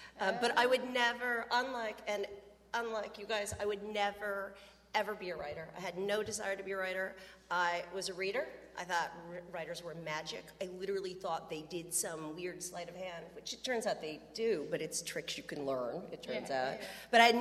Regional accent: Clackamas, Oregon, United States; I was from Clackamas, Oregon.

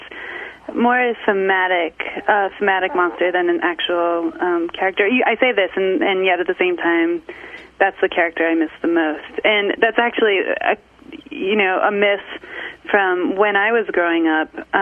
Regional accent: Cooperstown, New York, United States; it's very much about my hometown of Cooperstown, New York.

